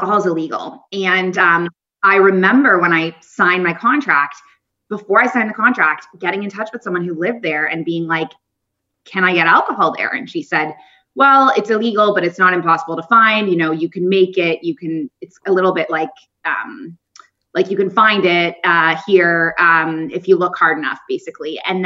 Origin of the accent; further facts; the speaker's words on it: Canada; moved away as an adult; also born or lived in Kuwait / United Arab Emirates; I was born in Canada, raised in Canada until I was 23. And then I moved to the Middle East, originally to Kuwait, tiny country between Saudi Arabia and Iraq. And I was there for 2 years. And then I moved to Abu Dhabi.